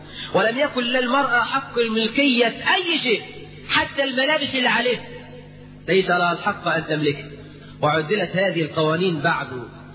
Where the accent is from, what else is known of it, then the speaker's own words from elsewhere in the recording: Egypt; احنا كمصريين